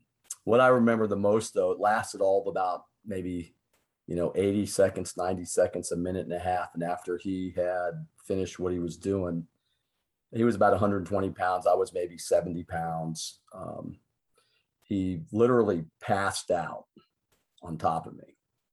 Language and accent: English; Florida, United States; I'm a typical American kid. You know, I grew up in Florida on the West Coast. I came from a middle class family